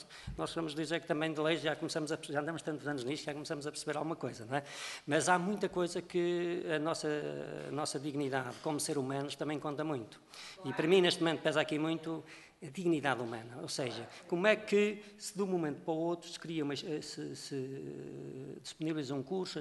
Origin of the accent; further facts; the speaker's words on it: North, Portugal; sou do Norte